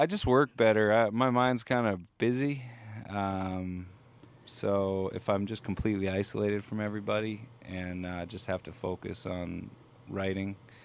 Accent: Grand Rapids, Michigan, United States; I haven't been back to Grand Rapids. Ooh, my hometown.

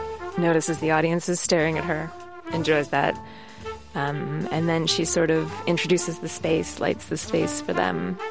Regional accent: Canada; Yeah. I am a Canadian.

